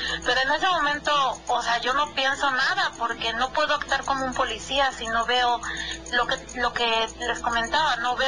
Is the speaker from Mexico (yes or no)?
yes; Veracruz, Mexico; soy de Veracruz y allá se reza.